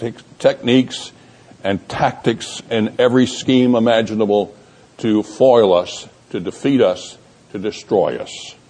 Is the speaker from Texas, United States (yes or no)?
yes; Texas, United States; accent: Texas; You'll have to forgive my Texas accent as I try to pronounce these things.